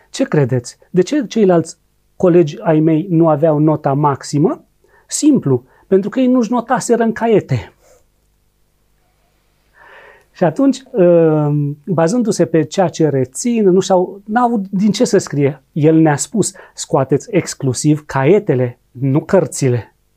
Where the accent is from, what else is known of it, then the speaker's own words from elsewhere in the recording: Romania; Și eu, ca român, mă uit așa